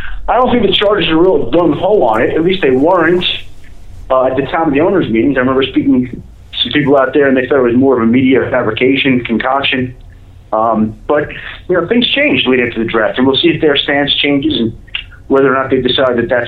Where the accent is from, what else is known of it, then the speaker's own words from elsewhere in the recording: East Coast, United States; As a guy who grew up in the East Coast and went to school in the Midwest and lived in the Midwest, so can I.